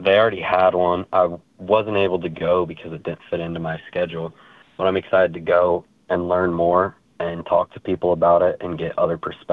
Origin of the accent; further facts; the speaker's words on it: McCook, Nebraska, United States; I came from McCook, Nebraska. I grew up on a family farm where we produce seed wheat every year, along with raising cows and producing other staple crops in Nebraska.